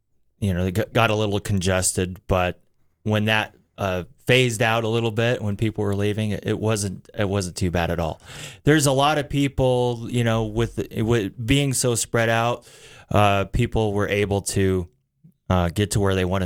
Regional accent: Story, United States; also born or lived in Buffalo; I'm originally from Story. I was born in Buffalo. My childhood roots are in Story. So Story is my home.

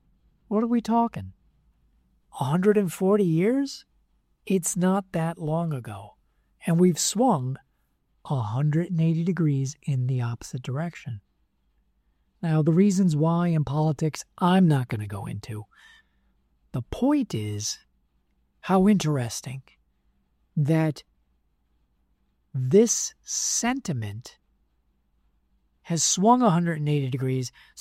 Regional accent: New York, United States; And again, I'm born and raised in New York, so I love my experience of all the neighborhoods.

